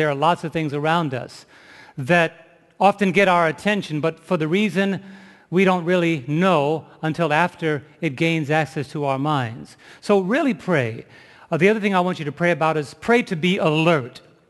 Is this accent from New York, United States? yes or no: yes; New York, United States; I was raised in New York where the only thing you do with a mouse is kill it.